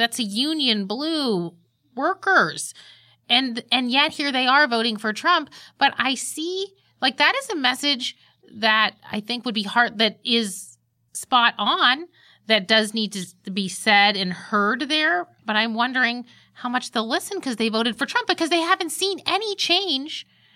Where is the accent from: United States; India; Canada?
United States; Youngstown, Ohio; I'm from Youngstown.